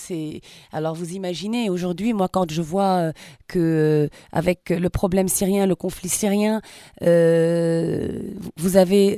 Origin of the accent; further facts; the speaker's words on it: Lebanon; Moi je suis libanaise.